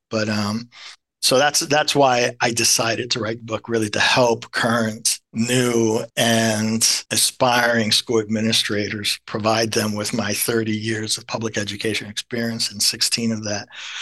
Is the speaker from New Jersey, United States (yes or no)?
yes; Elizabeth, New Jersey, United States; I began my teaching career back in my hometown, Elizabeth.